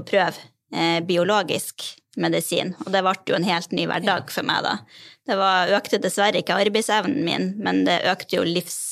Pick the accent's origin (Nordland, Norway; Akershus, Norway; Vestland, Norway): Nordland, Norway; Bodø; now in Melhus, Norway; jeg 36 år. Jeg kommer fra Bodø, men jeg bor nå i Melhus kommune.